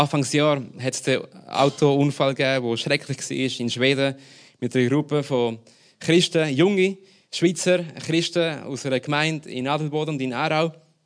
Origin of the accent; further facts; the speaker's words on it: Lima, Peru; German is a second language; now in Germany; Ich bin in Peru aufgewachsen, in der Hauptstadt in Lima, in einer Zeit, wo wirklich der Terrorismus überall war, in der Stadt sogar.